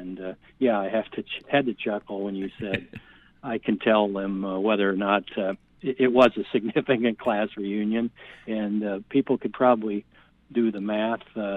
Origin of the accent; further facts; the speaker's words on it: United States; letters to the editor that I sent off to my hometown paper, the Adair County Free Press.